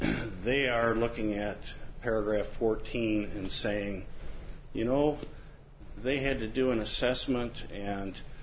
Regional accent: Peoria, Illinois, United States; from Peoria, representing the Nature Conservancy.

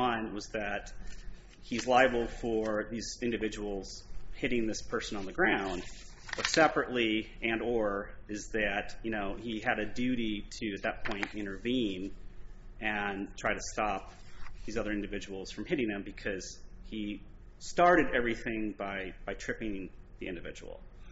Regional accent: Wisconsin, United States; You know, I'm from Wisconsin.

